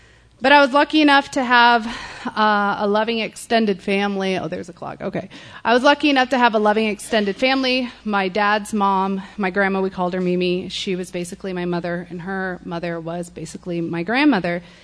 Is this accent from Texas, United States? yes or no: yes; Austin, Texas, United States; So I'm from South Austin.